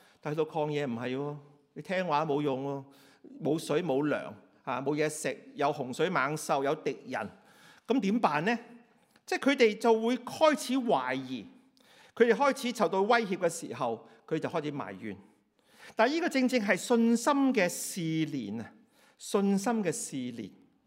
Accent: Kowloon City, Kowloon, Hong Kong; 我小時候住九龍城，我屋企人成日都話：千祈就唔好行咗入去城寨。

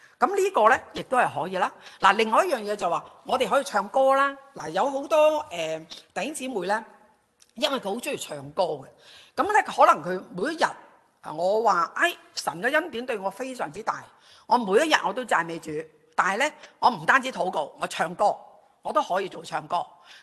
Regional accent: China; 我相信下特别我们中国人有一句 的语言呢就叫做什么，言多必失嘛

